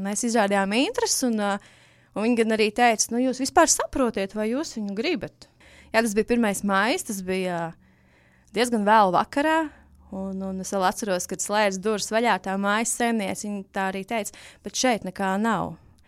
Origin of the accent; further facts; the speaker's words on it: Courland, Latvia; mēs gribam to Kurzemi, jo mēs abi esam oriģināli no Kurzemes